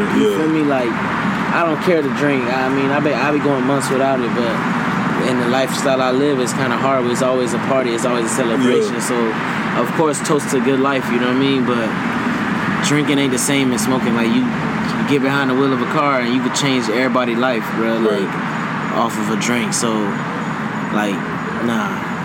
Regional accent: North Miami, Florida, United States; We grew up together right in North Miami.

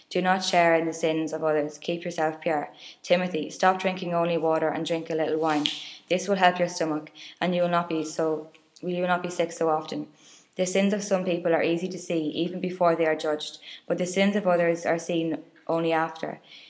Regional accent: Cavan, Ulster, Ireland; I'm from Cavan

